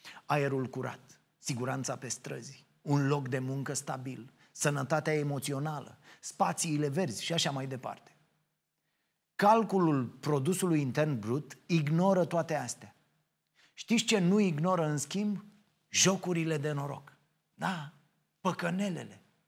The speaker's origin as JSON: {"language": "Romanian", "town": "Ploiești", "region": "Prahova", "country": "Romania", "said": "eu nu pot să cred, ca ploieștean, că respir un aer curat câtă vreme prin lege mă pot pensiona cu 2 ani mai devreme doar pentru că locuiesc în acel oraș."}